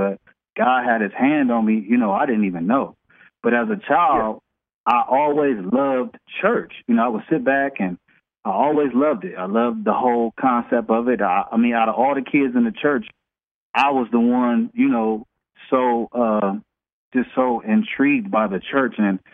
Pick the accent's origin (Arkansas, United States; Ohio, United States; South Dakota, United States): Ohio, United States; Akron; now in Atlanta, United States; I'm from Akron, Ohio, originally, but we just moved to Atlanta. Maybe about a year ago, because we was getting highly booked down here in the South.